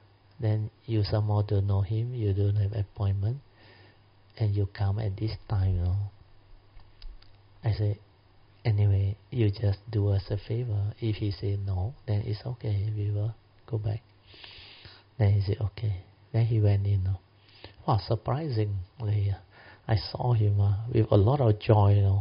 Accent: Malaysia; I said, we are from Malaysia. Say, I'd like to request a favor from you.

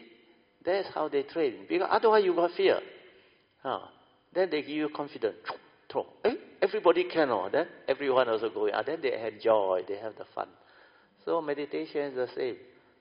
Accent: Alor Setar, Kedah, Malaysia; We are from Alor style. We got this Kedah club, where the club member they can go in.

